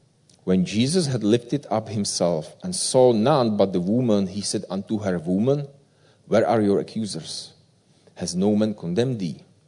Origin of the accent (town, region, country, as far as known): Czechia; now in Belgrade, Serbia